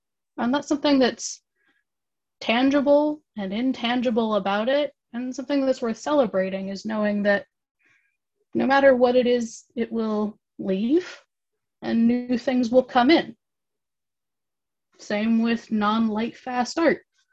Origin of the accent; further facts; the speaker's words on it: Pacific Northwest, United States; now in Indiana, United States; I'm from the Pacific Northwest, and here in Indiana, there's not a lot of trees. And I haven't been back home in a really long time.